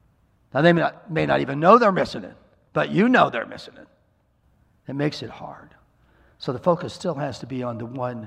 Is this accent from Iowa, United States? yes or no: yes; Iowa, United States; Now, I grew up in Iowa.